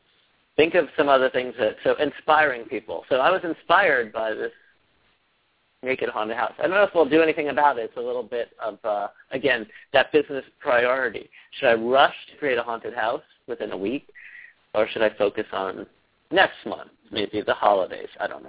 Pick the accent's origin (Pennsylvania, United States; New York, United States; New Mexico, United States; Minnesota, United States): Pennsylvania, United States; someone who, in Pennsylvania, my home state, conservative Pennsylvania, was doing Shocktoberfest